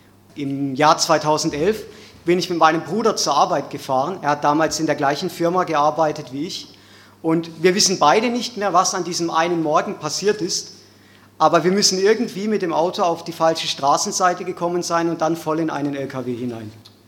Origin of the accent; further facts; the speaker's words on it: Baden-Württemberg, Germany; Ich komme aus Baden, das ist noch weiter westlich in Süddeutschland, fast schon an der Grenze zu Frankreich. Die Erzdiözese ist Freiburg und da bin ich in einem kleinen Dorf mitten im Schwarzwald, ganz entfernt von den großen Städten, bin ich groß geworden mit 3 Brüdern